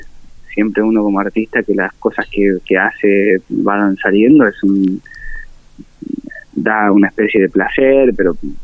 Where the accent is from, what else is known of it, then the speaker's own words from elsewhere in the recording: Mendoza, Argentina; now in Buenos Aires, Argentina; desde que me vine a vivir acá a Buenos Aires, siendo, bueno, mendocino, muy joven